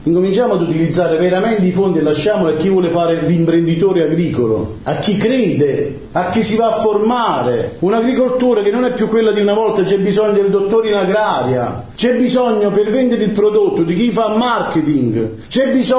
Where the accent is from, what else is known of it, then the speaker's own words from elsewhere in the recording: Torchiara, Campania, Italy; Io quando iniziai a fare l'avvocato a Torchiara, io sono di Torchiara, nonostante ho fatto il sindaco da Groppo, eravamo tre, io non sono del 26, ho 50 anni, iniziai nel 90